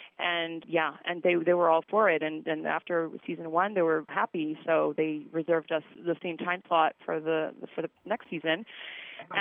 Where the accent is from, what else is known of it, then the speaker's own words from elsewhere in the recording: Greece; English is a second language; from Greece, so yeah.